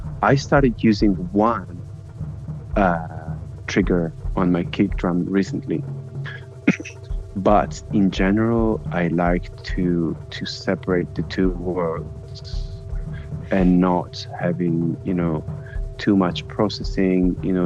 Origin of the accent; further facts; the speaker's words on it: Verona, Veneto, Italy; now in Berlin, Germany; I'm a musician. I'm a drummer and composer. I grew up in Italy, in Verona. I've been living in Berlin since 2011.